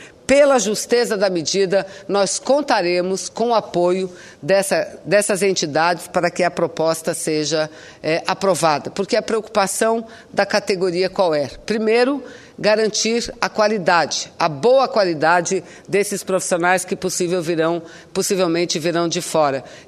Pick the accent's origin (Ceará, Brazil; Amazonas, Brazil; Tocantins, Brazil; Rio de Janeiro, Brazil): Amazonas, Brazil; Eu sou do estado do Amazonas, senhor presidente